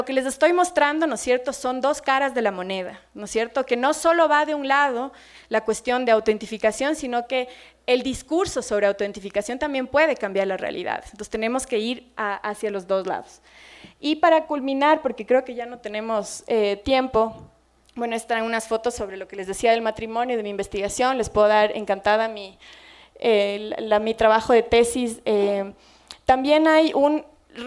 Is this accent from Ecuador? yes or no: yes; Ecuador